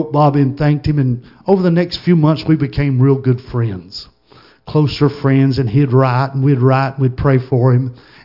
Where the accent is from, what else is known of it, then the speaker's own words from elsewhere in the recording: Blue Ridge, Georgia, United States; also born or lived in Copper Hill; born and raised in Blue Ridge, Georgia. Born in Copper Hill, raised in Blue Ridge, Georgia.